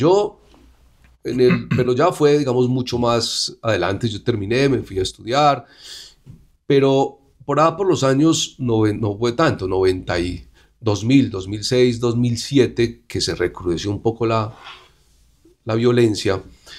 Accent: San Martín, Tolima, Colombia; los llevaba a mi pueblo, porque San Martín es un pueblo muy alejado

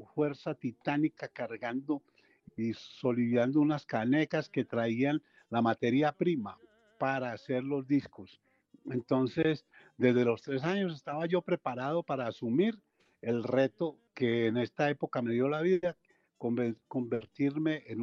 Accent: Medellín, Antioquia, Colombia; yo en Medellín vivo en Laureles, pero recuerdo a Naranjal como mi barrio natal, y en el cual pues recorrí mi juventud.

